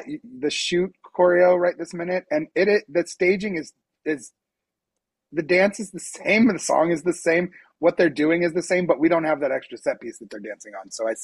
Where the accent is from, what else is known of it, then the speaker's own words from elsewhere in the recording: Indiana, United States; Yeah, no, it's great. You're absolutely right. I'm from Indiana, actually.